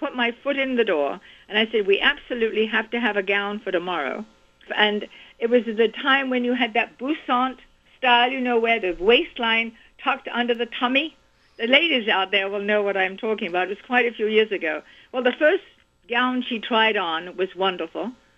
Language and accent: English; London, United Kingdom; And I was born and raised in London.